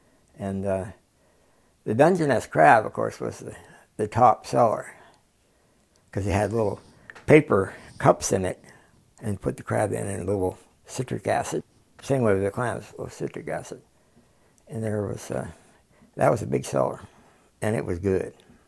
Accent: Palmer, Alaska, United States; also born or lived in Oregon; Well, I was born in Palmer. I grew up some on Grandpa's place up there. And then my dad, he snuck us out of the state down to Oregon. We were there for 12 years. And then I've been back since.

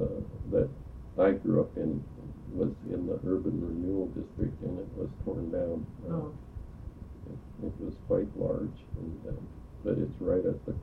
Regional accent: Kodiak, Alaska, United States; growing up in Kodiak, as I told you earlier, it was a very, very small town, and everybody was involved in the fishery locally here.

